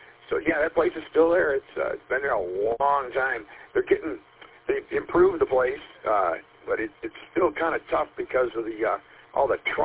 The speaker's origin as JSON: {"language": "English", "town": "Roseville", "region": "Michigan", "country": "United States", "tie": "born or raised there", "said": "I remember as a kid, you know, and I grew up in Roseville, too, and then moved out to the Utica area."}